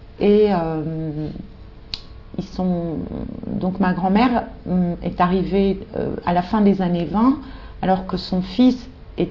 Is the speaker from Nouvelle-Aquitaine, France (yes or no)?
no; Sannois, Île-de-France, France; born there; je suis née à Sannois, c'est à côté d'Argenteuil, dans la banlieue parisienne, le 26 août 1946.